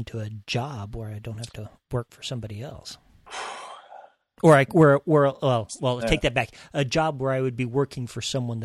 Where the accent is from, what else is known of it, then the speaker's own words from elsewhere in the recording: Dodge City, Kansas, United States; being taught literature badly and being growing up in Dodge City